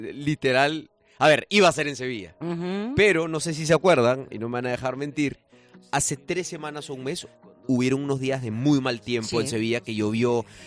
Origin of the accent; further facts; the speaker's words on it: Lima, Peru; Y yo soy peruano, imagínate.